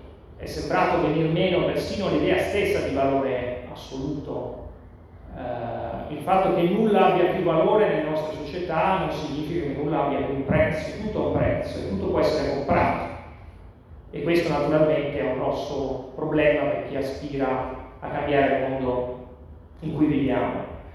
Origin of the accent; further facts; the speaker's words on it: Adria, Veneto, Italy; per me è sempre un piacere tornare a Rosolina, io sono di Agria, quindi per me Rosolina rappresenta un po' la mia infanzia